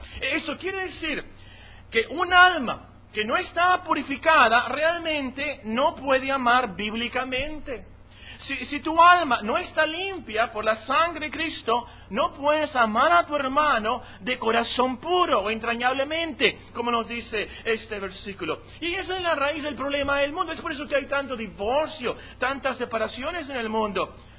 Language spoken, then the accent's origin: Spanish; Mexico; Nosotros como mexicanos no entendemos eso